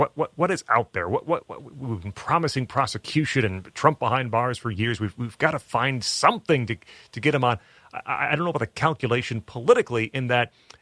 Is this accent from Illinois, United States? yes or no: yes; Illinois, United States; I am a Michigander now, but I grew up in Illinois, but now feel you know, six plus years here, I feel like a real Michigan resident.